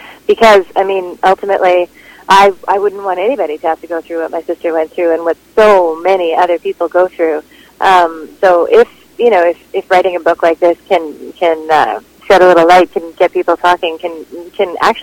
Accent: Winnipeg, Manitoba, Canada; now in Toronto, Canada; I think I'll always feel like a Winnipegger.

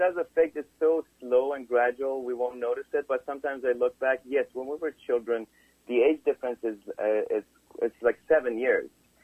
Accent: Iran; now in Canada; I was raised in Iran

